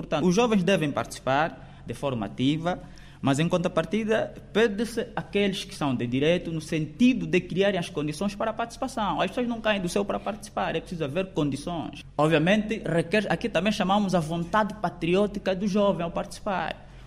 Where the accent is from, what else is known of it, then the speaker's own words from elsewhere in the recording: Angola; E nós temos, como angolano, temos a responsabilidade de participarmos.